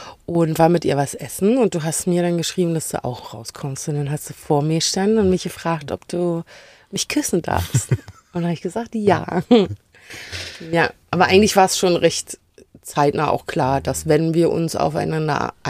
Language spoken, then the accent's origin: German; Berlin, Germany; Also ich bin ja Berlinerin.